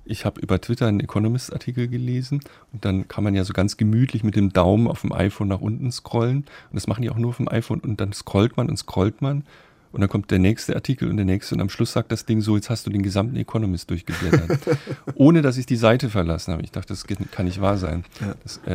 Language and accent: German; Baden-Württemberg, Germany; born there; da, wo ich geboren bin, in Baden